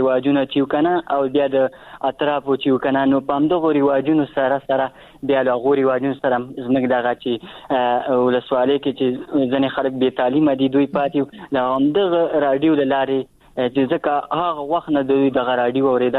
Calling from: Achin, Nangarhar, Afghanistan; در سره تماس کیم د ننګرهار ولایت اچینو لسواله

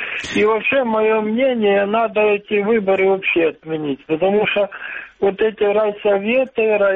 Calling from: Luhansk Oblast, Ukraine; Луганская область.

